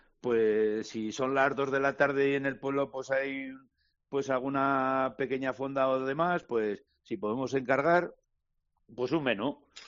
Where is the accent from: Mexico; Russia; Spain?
Spain; Pamplona, Navarre; prácticamente somos de Pamplona, la Cendea de Cizur y Cizur Mayor